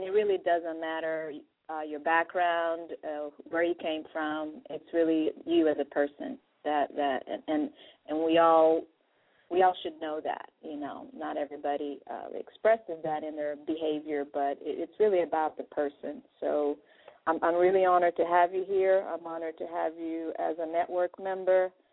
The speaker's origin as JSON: {"language": "English", "country": "Brazil", "tie": "born or raised there", "moved": "yes", "said": "I came from Brazil and being mostly a black country, but I was actually raised around mostly Caucasians. I went to American school back home"}